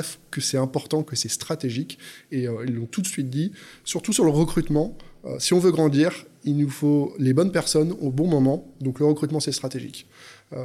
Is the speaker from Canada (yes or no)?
no; Lyon, Auvergne-Rhône-Alpes, France; moved away; Alors, je suis lyonnais d'origine, je vis dans le Nord aujourd'hui, mais je viens de Lyon, je suis monté dans le Nord il y a plus de 15 ans maintenant.